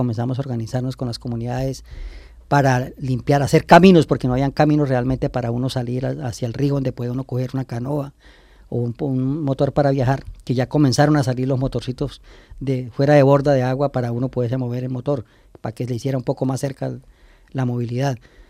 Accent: Vista Hermosa, Meta, Colombia; also born or lived in Cundinamarca / Puerto Rico, Meta; Desde la edad de 7 años salí al municipio de Vista Hermosa Meta, en el departamento del Meta. A los 13 años salí de ahí, 12, salí desplazado hacia el municipio de Puerto Rico, en el departamento del Meta.

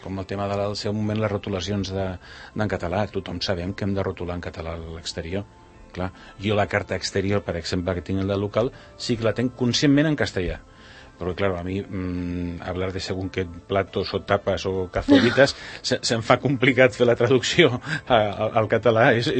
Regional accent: Barcelona, Catalonia, Spain; born there; now in Cerdanyola del Vallès, Spain; Jo no sóc d'aquest municipi, jo sóc resident a Cerdanyola, bueno, sóc barceloní de naixement, i als 80 em vaig venir a Cerdanyola

